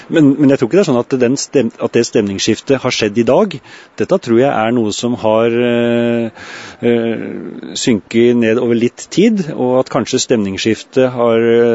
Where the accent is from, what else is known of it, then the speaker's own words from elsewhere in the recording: Oslo, Norway; bodde en periode på Gvammen, og foreldrene mine bygde hytte på Dagalifjell i 1967. Så jeg føler meg som litt Numedøl, men jeg er Oslo gutt, jeg liksom er da. Det er der jeg er født og oppvokst.